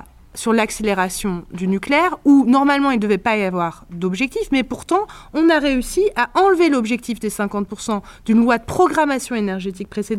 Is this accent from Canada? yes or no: no; Pays de la Loire, France; moi je viens de Loire-Atlantique